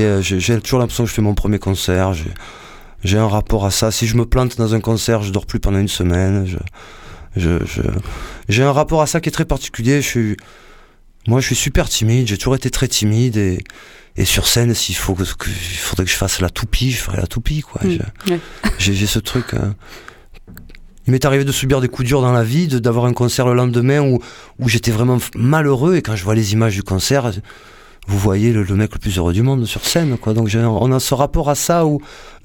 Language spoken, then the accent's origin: French; Marseille, Provence-Alpes-Côte d'Azur, France; born there; Moi, je suis né à la Porte d'Aix. Donc moi, pour aller à l'école, je traversais l'Afrique, le Maghreb, etc.